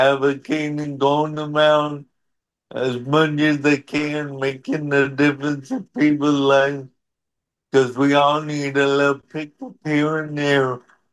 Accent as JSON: {"language": "English", "region": "Pennsylvania", "country": "United States", "tie": "born there", "said": "well, I was born in Pennsylvania with cerebral palsy, which is a disability."}